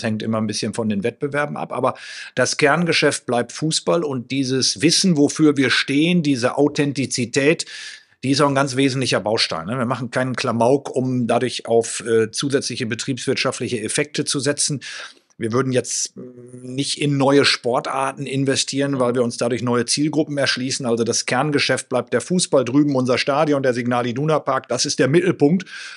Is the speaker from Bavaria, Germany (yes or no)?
no; Münster, North Rhine-Westphalia, Germany; Ich komme ja aus Münster. Mein Heimatverein ist Preußen Münster.